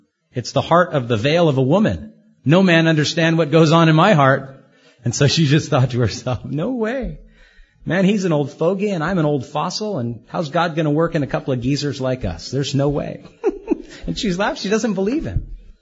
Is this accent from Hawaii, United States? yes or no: yes; Hawaii, United States; I was raised on the North Shore. I love bananas on my own banana tree. I love to go out to a yard and pick the papaya myself.